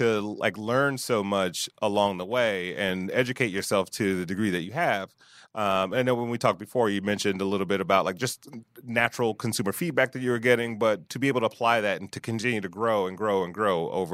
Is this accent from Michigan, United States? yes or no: yes; Detroit, Michigan, United States; I grew up in Detroit, so there's a lot of people I avoid.